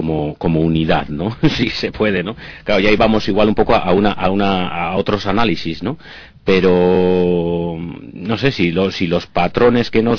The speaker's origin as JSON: {"language": "Spanish", "region": "Andalusia", "country": "Spain", "said": "Yo vengo de Andalucía."}